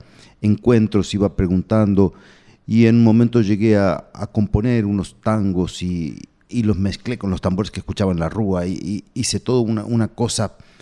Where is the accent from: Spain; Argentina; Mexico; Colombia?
Argentina; now in Brazil; cuando llegué aquí a Bahía. Como todo argentino que llega aquí